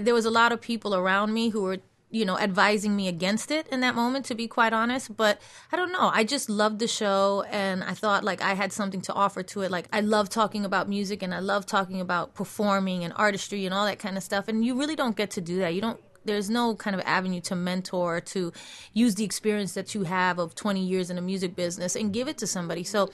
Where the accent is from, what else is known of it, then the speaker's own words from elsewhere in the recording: New York City, New York, United States; Growing up in the Bronx, you know, I heard hip-hop music on the same street as you heard Latin rhythms